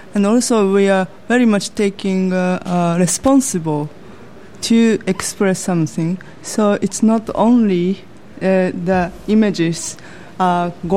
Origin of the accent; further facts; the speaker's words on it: Japan; now in Amsterdam, Netherlands; I'm from Japan.